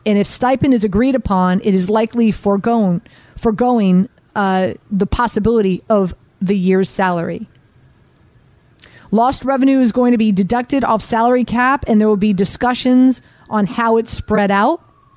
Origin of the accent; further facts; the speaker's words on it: Miami, Florida, United States; also born or lived in Baltimore; So I lived in Baltimore. So I grew up in Miami. And as a kid, Miami Vice was the hot show.